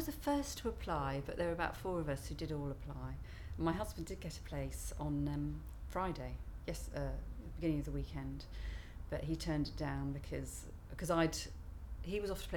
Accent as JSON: {"language": "English", "town": "Warwick", "region": "West Midlands", "country": "United Kingdom", "said": "I'm 48 and I'm from Warwick."}